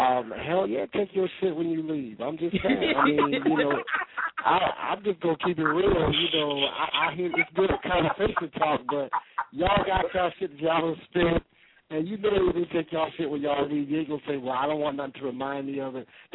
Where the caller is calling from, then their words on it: California, United States; I'm calling from Cali.